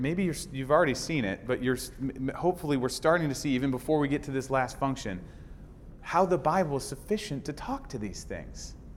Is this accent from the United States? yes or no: yes; Cleveland, Ohio, United States; So guys, I don't promise, but I'm from Cleveland.